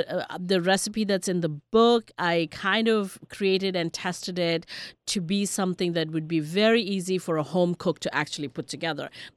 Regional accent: India; now in United States; I grew up in India

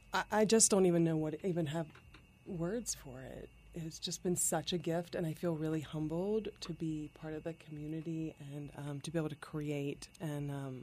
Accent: West Virginia, United States; growing up in West Virginia, the dance studio of local West Virginia.

